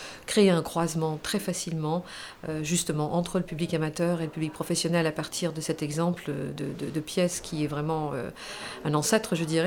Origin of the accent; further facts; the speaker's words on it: Germany; Là, je viens d'Allemagne.